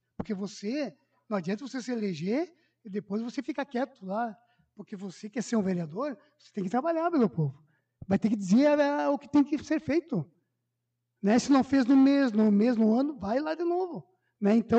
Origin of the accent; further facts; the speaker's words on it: Pejuçara, Rio Grande do Sul, Brazil; also born or lived in Santa Lúcia; nasci no, na ponte, a última ponte daqui que pertence a Pejuçara. E sou pejuçarense, nasci em Pejuçara. E eu vim em 84 para cá.